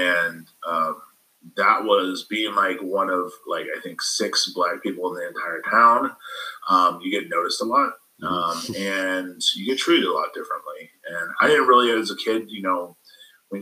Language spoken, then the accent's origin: English; Gresham, Oregon, United States; also born or lived in Honolulu, Hawaii / Hilo, Hawaii; I was born actually in Honolulu, Hawaii, and I was raised till I was 11 in Hilo, and then I moved here to Portland and grew up in the Gresham area till I was like 20.